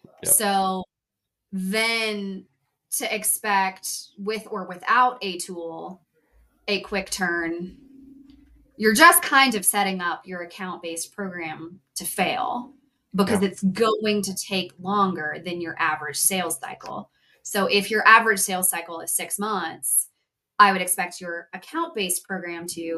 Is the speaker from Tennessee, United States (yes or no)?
yes; Tennessee, United States; I'm from Tennessee.